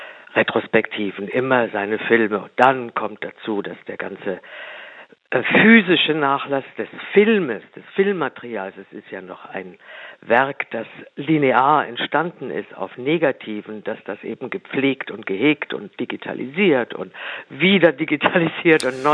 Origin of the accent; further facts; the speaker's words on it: Wiesbaden, Hesse, Germany; Ich bin hier in der Nähe aufgewachsen, nicht ganz durchgehend in Wiesbaden, war viel im Schloss Biebrich als Kind, als Jugendliche